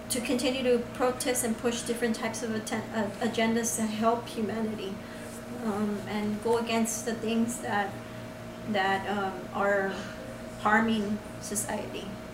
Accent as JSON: {"language": "English", "country": "United States", "tie": "born there", "said": "I was born in America, but what if I don't have my papers"}